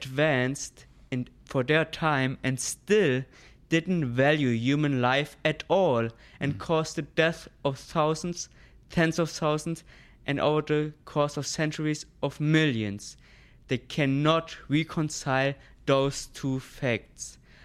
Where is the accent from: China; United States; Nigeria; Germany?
Germany; Yes, just growing up in Germany, you do have cultural events quite routinely.